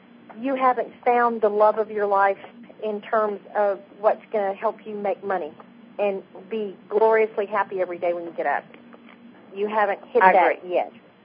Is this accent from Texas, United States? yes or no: yes; Texas, United States; I'm from Texas.